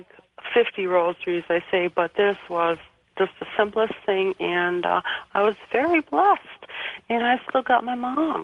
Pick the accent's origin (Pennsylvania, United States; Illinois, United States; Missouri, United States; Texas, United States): Illinois, United States; Chicago; from Chicago.